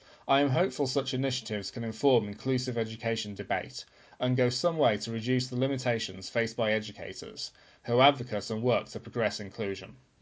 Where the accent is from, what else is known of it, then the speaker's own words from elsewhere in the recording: Brazil; My education career began in my home country, Brazil, where I spent many years working in senior management roles in mainstream educational settings